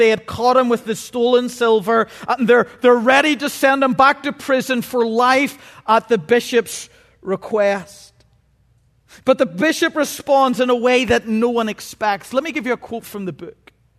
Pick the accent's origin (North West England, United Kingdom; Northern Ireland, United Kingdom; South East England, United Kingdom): Northern Ireland, United Kingdom; By the way, if my pronunciation's off, I'm Northern Irish, okay?